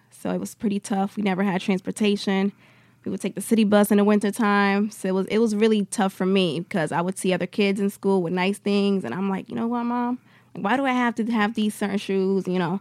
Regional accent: Bridgeport, Connecticut, United States; Yeah, so I'm from Bridgeport, Connecticut.

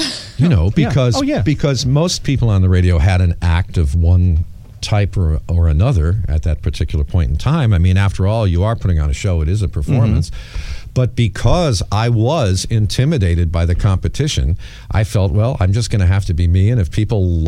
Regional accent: Detroit, Michigan, United States; So by the time I was 18, I was in Detroit, which is my hometown

